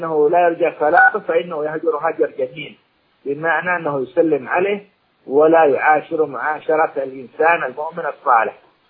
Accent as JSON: {"language": "Arabic", "country": "Saudi Arabia", "said": "عندنا في المملكة العربية السعودية"}